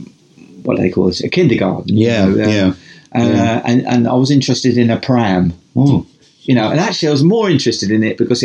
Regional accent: Upminster, England, United Kingdom; also born or lived in East London; So I was born in 1958 in Upminster in Essex.

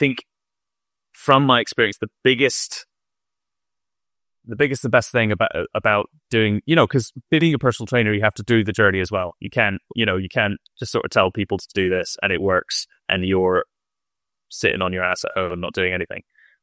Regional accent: United Kingdom; What did we do as British people? What did we do for food?

